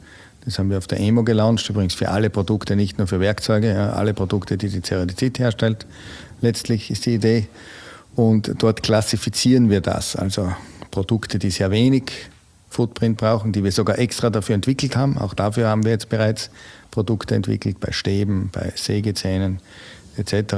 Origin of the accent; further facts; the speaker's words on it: Austria; Und ich bin ja nicht Deutscher, also kann ich ruhig als Österreicher in die deutsche Politik gehen